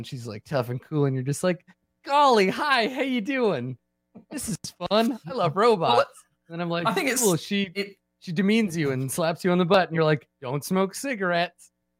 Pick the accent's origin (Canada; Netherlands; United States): Canada; This speaks deeply to me as a Canadian